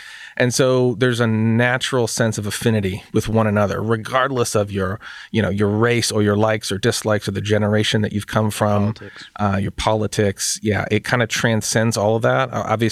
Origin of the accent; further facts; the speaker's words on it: Los Angeles, California, United States; I'm from California and specifically from LA.